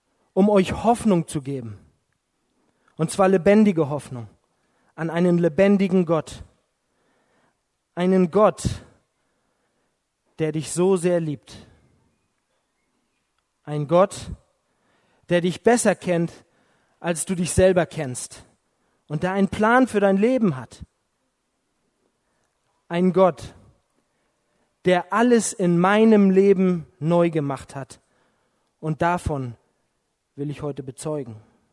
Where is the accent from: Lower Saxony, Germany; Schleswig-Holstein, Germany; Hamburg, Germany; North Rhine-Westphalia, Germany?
Schleswig-Holstein, Germany; Flensburg; ich komme aus Flensburg